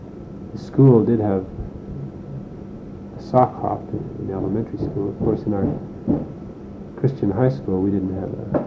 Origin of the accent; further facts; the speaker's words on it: Saskatchewan, Canada; born there; I was born in Saskatchewan, 1940, a small town near Lawson, which is actually close to Moose Jaw. I was born out in a farm.